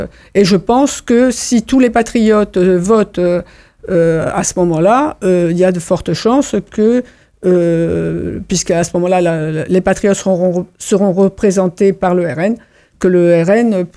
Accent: Brittany, France; Nous sommes français, mais nous sommes bretons.

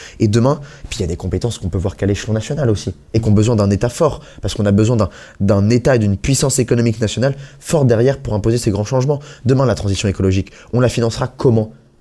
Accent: Pays de la Loire, France; moi, je suis pas originaire de Bretagne, j'ai grandi en Vendée

